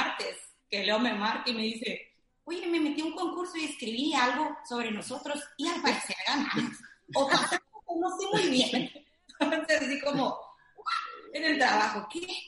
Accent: Mexico; now in Cancún, Mexico; vivo en Cancún, él es Mauricio, igual vive en Cancún, pero bueno, yo soy de México.

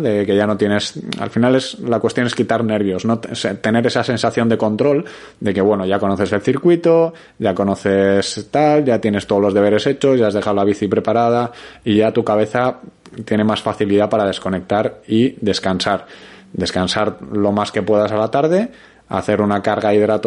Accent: Bilbao, Basque Country, Spain; yo que soy de Bilbao

